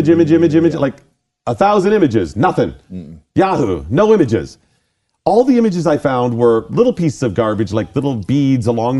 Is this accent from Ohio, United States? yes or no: yes; Ohio, United States; I grew up on the Great Lakes. I grew up east of Cleveland.